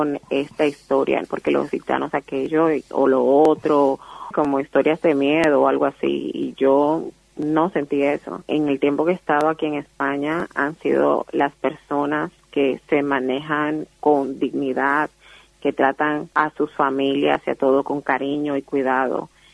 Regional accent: Dominican Republic; moved away; desde que salí de República Dominicana y he empezado a hacer este trabajo

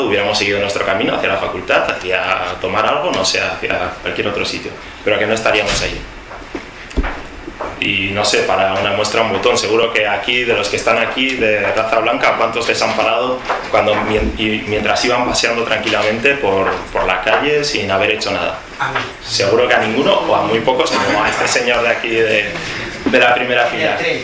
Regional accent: Huesca, Aragon, Spain; tengo 21 años, estudio periodismo en la Universidad Complutense de Madrid y, como ya habréis notado todos en mi acento, soy de Huesca de toda la vida.

